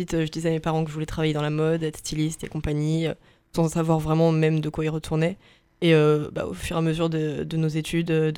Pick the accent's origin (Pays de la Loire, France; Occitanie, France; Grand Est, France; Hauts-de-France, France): Occitanie, France; Toulouse; now in Tours, France; je suis en BTS design de mode à Tours cette année. Moi j'étais originaire de Toulouse à la base et je suis venue ici spécialement pour le BTS